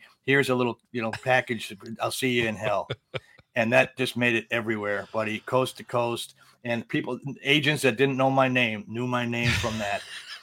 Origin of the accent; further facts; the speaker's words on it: Milwaukee, Wisconsin, United States; and I was living in Chicago area, and I'm originally from Milwaukee. So Kenosha area was right in between. So I moved here.